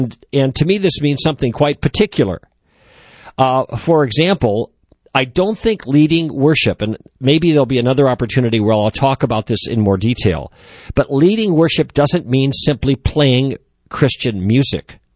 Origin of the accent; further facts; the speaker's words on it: Chicago, Illinois, United States; Because I was in Chicago, I'm from Chicago, so there's a sense in which that was a little bit of a trip into my past.